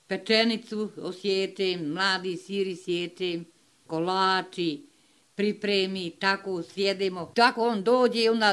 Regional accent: Vozuća, Federation of Bosnia and Herzegovina, Bosnia & Herzegovina; born there; rođena sam u Vozućuj. Krštena sam u Vozućićevoj crkvi.

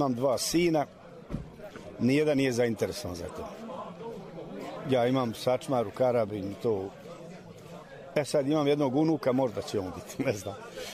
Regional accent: Liješće, Bosnia & Herzegovina; iz Liješća sam, imam 64 godine.

